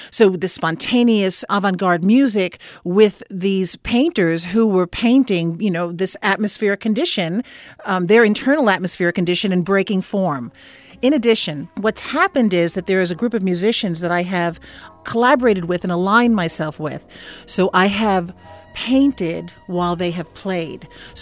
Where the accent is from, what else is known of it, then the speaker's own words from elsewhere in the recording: New York, United States; Well, you know, I grew up in New York in the Bronx in a tenement.